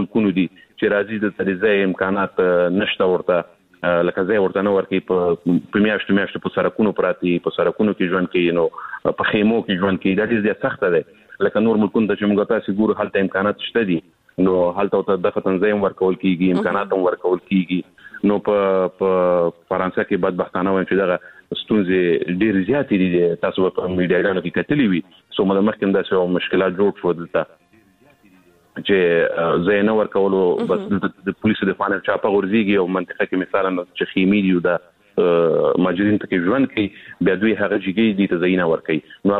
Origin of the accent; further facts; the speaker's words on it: Afghanistan; ګران افغانستان ټول ماته یو رنګ دی زه دا نو یم چې زه د کوم سیمې یم کوم منطقې یم زه افغان یم